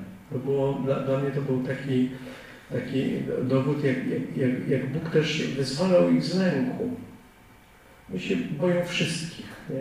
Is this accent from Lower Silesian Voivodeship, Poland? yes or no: no; Gdańsk, Pomeranian Voivodeship, Poland; tu jestem u brata, że w ogóle jestem z Gdańska